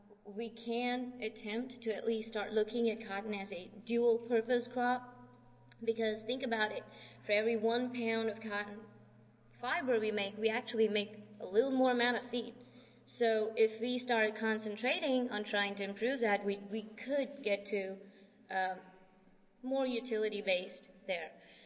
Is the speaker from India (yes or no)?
yes; India; And I come from India, where, you know, when I grew up, we actually ate potato chips.